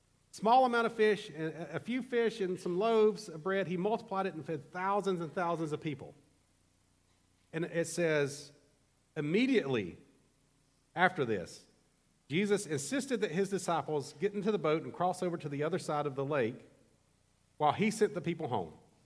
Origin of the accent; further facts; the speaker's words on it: Alabama, United States; We have a lot of weird sayings in this deep south. I came from Alabama.